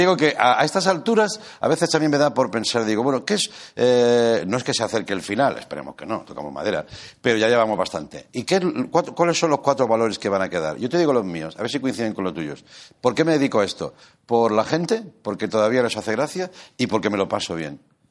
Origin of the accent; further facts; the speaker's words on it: Tarragona, Catalonia, Spain; Y mi tierra es Tarragona.